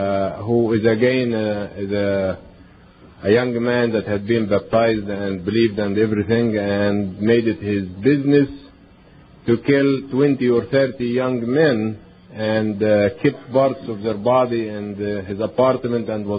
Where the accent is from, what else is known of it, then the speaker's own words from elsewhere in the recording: Chicago, Illinois, United States; You see, Dr. Archer and myself, we come from Chicago.